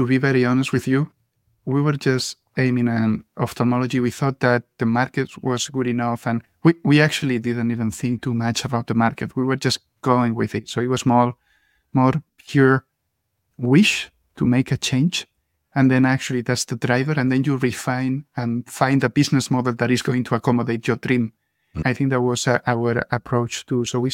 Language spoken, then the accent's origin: English; Barcelona, Catalonia, Spain; moved away as an adult; now in Switzerland; Originally from a small city by the lake, by the sea. I'm sure you have never heard of it. It's called Barcelona in Spain. So I was living there 25 years of my life and then decided to go north. And that's when I came to Switzerland.